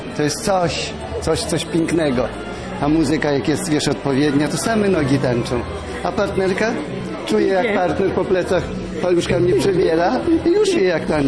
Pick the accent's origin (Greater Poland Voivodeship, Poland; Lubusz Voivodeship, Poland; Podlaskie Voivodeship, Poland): Podlaskie Voivodeship, Poland; born there; Się urodziłem na wsi, na Podlasiu.